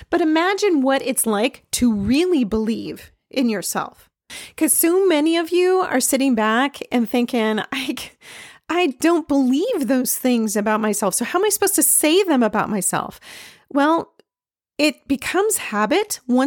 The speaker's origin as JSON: {"language": "English", "region": "California", "country": "United States", "said": "I'm from California. Okay. So in Los Angeles, oh my gosh, there are a lot of egos there"}